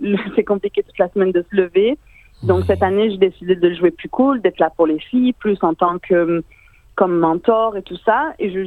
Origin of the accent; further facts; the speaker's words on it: south of France, France; moi je suis du Sud, j'habite près de Marseille